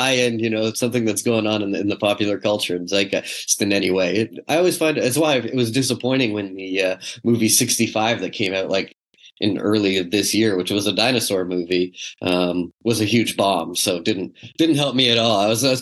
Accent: Quebec, Canada; now in Toronto, Canada; I'm originally from Quebec, and I moved to Toronto

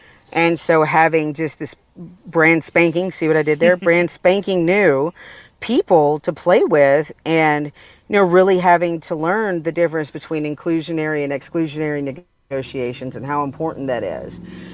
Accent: the South, United States; It's story time with … because I'm from the South and I like telling stories.

